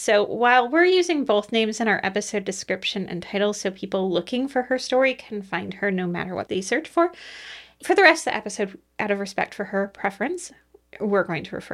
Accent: United States; And so then I was like, oh, you know, like, and because I grew up in America, I'm much more familiar with, like, American procedures for things and that kind of stuff.

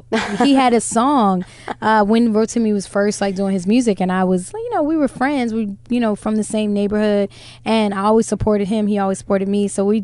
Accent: New Jersey, United States; I know. We're from Jersey.

